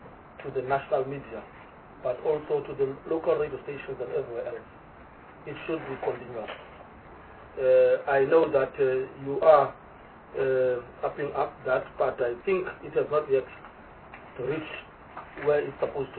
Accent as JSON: {"language": "English", "town": "Port Elizabeth", "region": "Eastern Cape", "country": "South Africa", "said": "I know I come from the Eastern Cape in PE and the surrounding areas."}